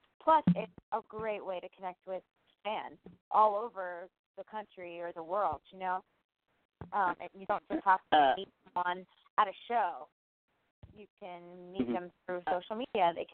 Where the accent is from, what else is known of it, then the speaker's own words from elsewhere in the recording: Freehold, New Jersey, United States; I mean, I grew up in Freehold.